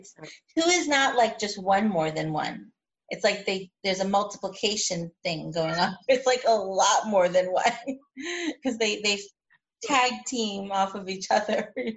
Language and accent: English; United States; now in Israel; So both of us are Americans, we're both English speakers, and I didn't want my kids to be cut off, like, live in Israel but not be Israeli.